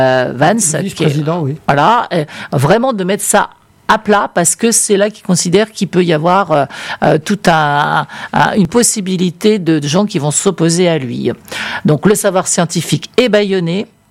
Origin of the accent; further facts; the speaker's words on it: France; accent: French; mais j'ai un accent français, comme ça, c'est pour que les gens ils comprennent plus facilement mon anglais.